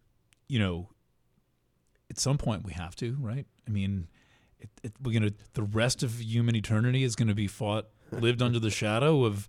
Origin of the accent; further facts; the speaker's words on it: New York, United States; Just as an honorary Jew, as a New Yorker, with, you know, one of these people who just grew up around Jews